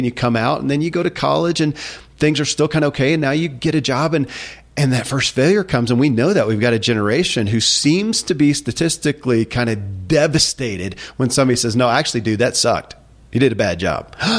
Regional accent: Kentucky, United States; I grew up in Kentucky.

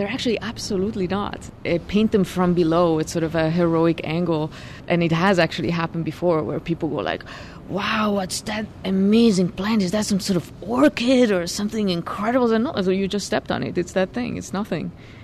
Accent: Ticino, Switzerland; now in San Francisco, United States; I live in San Francisco, and I'm from the Italian part of Switzerland originally.

